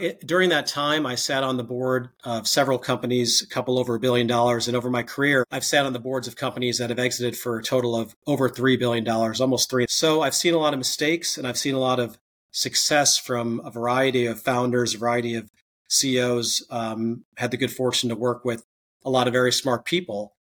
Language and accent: English; Chicago, Illinois, United States; Like you, I'm from the Chicago area. I went to public schools, was fortunate to go to Princeton for my undergrad